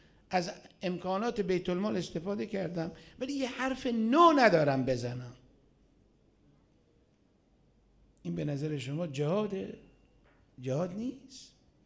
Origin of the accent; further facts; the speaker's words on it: Iran; نه اینکه الان ما چون ایرانی هستیم و حس ناسیونالیستی،